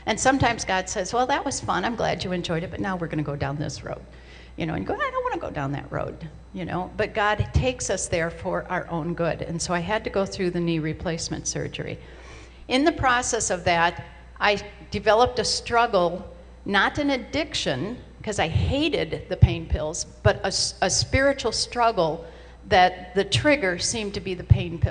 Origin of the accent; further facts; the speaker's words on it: United States; As an American, compared to the rest of the world, we are spoiled.